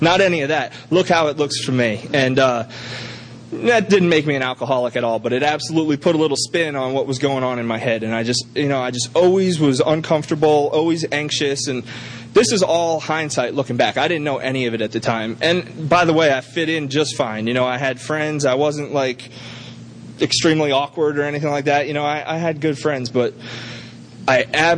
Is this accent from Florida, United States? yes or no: yes; New Port Richey, Florida, United States; Okay, so I'm born and raised in Newport Richey.